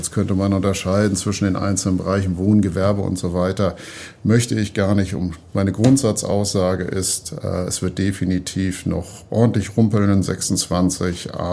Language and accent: German; Hamburg, Germany; wenn man jetzt als Hamburger darauf schaut